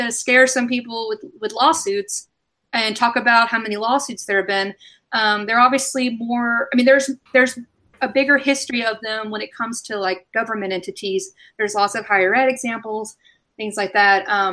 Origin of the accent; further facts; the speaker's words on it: Alabama, United States; And I grew up in Alabama with Winn-Dixie's.